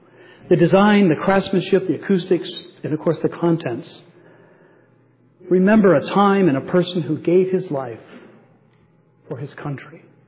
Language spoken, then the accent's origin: English; Canton, Ohio, United States; I grew up in Canton, Ohio. And in Canton, there was the McKinley National Monument.